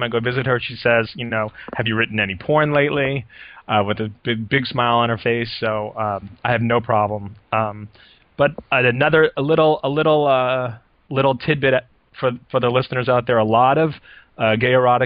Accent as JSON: {"language": "English", "town": "Brooklyn", "region": "New York", "country": "United States", "tie": "born there", "also_born_or_lived": "New Jersey / South Carolina / Atlanta", "lives_now": "San Francisco, United States", "said": "I was born in Brooklyn"}